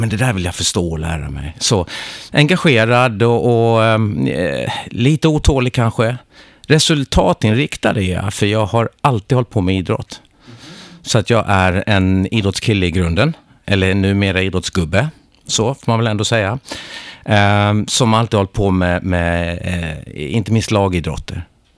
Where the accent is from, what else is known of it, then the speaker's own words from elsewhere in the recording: Ronneby, Blekinge, Sweden; also born or lived in Gothenburg; Jag är uppvuxen i Blekinge, i Ronneby, hjärtat i Sveriges trädgård. Har kvar mina föräldrar där och ett litet sommartorp som vi åker ner till när vi får möjlighet. Och sen så jag är född i Göteborg